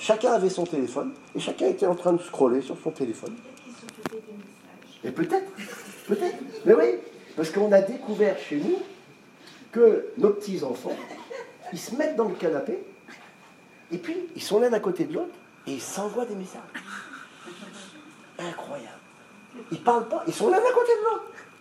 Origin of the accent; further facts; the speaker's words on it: Normandy, France; Le même mot que chez moi en Normandie, ce mot, il veut dire ça.